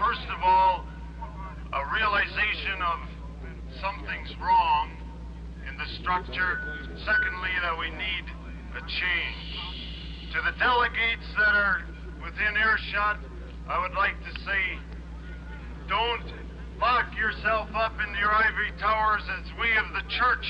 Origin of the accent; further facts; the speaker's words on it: Minnesota, United States; I came up from Minnesota because I felt there were a lot of things that are not being represented. We had the unit rule in Minnesota. I was involved in politics there